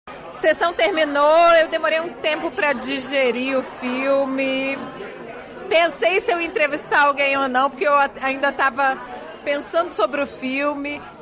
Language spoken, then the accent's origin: Portuguese; Brazil; now in Australia; coisas que acontecem aqui na Austrália, a gente também está participando, porque afinal de contas nós somos brasileiras longe do nosso país.